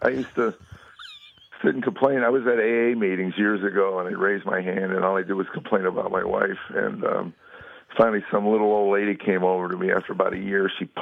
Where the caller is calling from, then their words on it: Nashville, Tennessee, United States; Nashville.